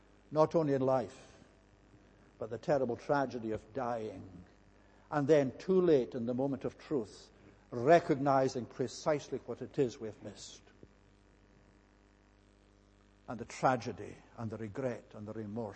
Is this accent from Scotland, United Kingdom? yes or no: yes; Scotland, United Kingdom; now in Australia; I'm a Scot by birth and upbringing and habit and culture and character and by accent. But I'm an Australian by adoption.